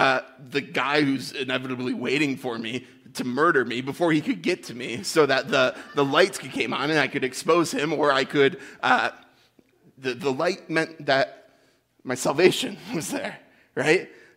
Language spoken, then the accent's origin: English; Michigan, United States; If you don't know me, I'm from Michigan. I moved here about a year ago